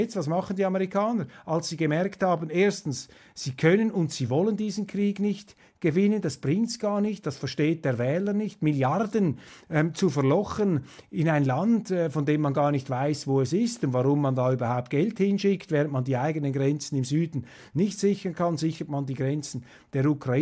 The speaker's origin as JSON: {"language": "German", "country": "Switzerland", "said": "wie das bei mir als Schweizer ankommt"}